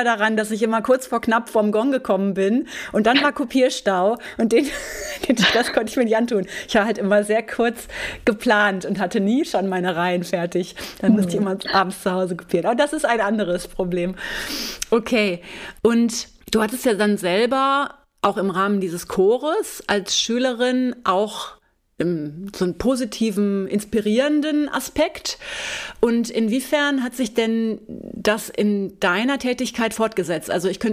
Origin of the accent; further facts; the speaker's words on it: West Germany, Germany; Das ist überhaupt nicht im Bewusstsein von mir als, ja, Westdeutsche